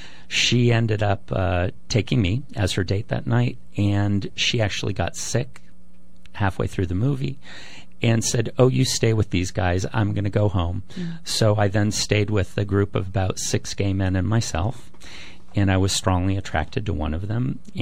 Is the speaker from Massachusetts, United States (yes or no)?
no; San Bruno, California, United States; I think I was lucky in that I was raised in the Bay Area. I was brought up in San Bruno, and that was a very supportive environment from a diversity perspective, let's say.